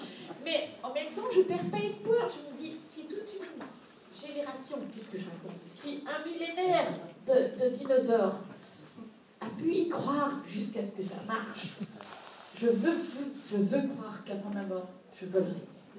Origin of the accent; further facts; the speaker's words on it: Belgium; je suis belge, donc je ne comprends pas